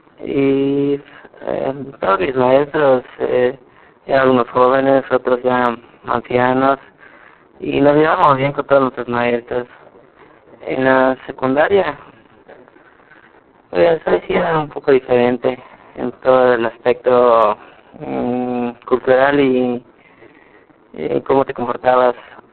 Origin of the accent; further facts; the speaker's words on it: Cancún, Quintana Roo, Mexico; tengo 19 años. Aquí yo no nací en Quillencum, mis padres me trajeron a partir de los 3 o 4 meses de nacido, en parte por el trabajo de mi papá, como es técnico en telefonía, no había mucho trabajo para allá, y se vino aquí a Cancún